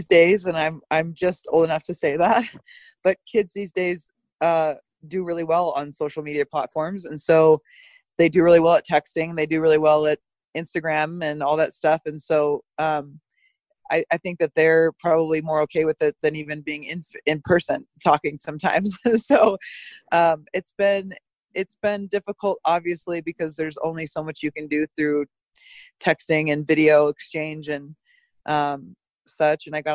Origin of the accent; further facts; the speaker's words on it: Omaha, Nebraska, United States; The long story short is I grew up in Omaha, Nebraska and played softball competitively. So softball ended up taking me to the University of New Mexico where I finished up my career there.